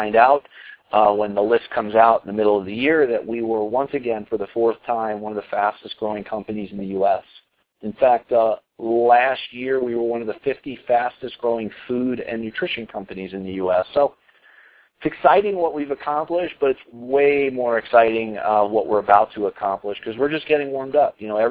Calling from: Colorado, United States; I'm calling in from Colorado this evening.

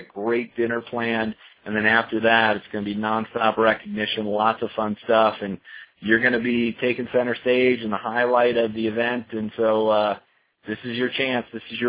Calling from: Colorado, United States; I'm calling in from Colorado this evening.

